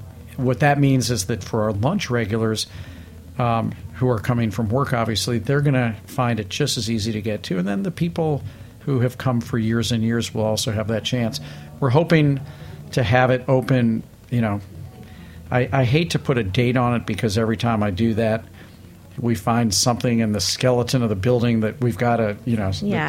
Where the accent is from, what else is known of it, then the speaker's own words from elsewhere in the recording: St. Louis, Missouri, United States; And it doesn't matter that I'm from St. Louis.